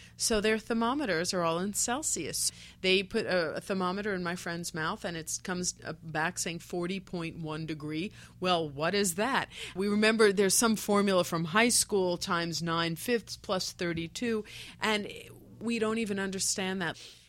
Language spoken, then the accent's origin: English; New York City, New York, United States; I grew up in New York City in a government-subsidized housing on the then very rough Upper West Side.